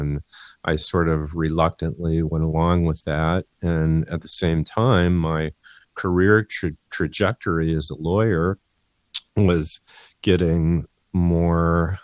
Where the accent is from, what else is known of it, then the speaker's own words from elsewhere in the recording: Midwest, United States; And growing up in the Midwest, I wasn't that familiar with mountains.